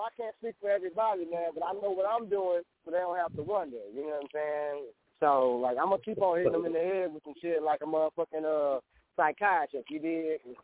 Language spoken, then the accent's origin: English; Toledo, Ohio, United States; I'm from Toledo, Ohio.